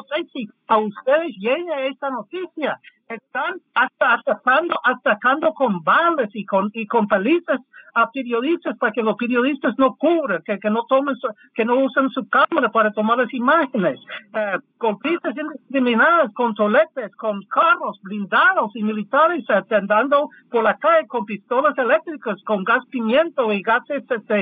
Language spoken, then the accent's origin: Spanish; United States; siendo norteamericano, que he vivido mucha parte del mundo, la mayor parte de mi vida estaba aquí en Estados Unidos